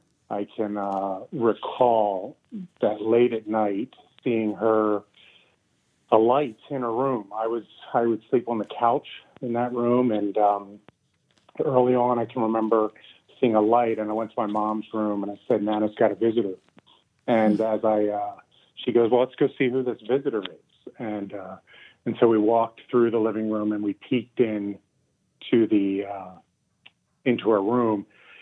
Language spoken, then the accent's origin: English; Philadelphia, Pennsylvania, United States; I grew up on the East Coast in Philadelphia, and in my summers, I would spend 8 to 10 weeks down at the shore in Ocean City, New Jersey, at my great-grandmother's house.